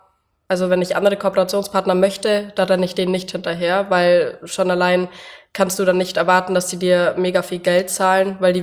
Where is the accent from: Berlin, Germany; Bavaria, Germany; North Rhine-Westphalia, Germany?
Bavaria, Germany; Ich komme aus dem Allgäu und bin 24 Jahre alt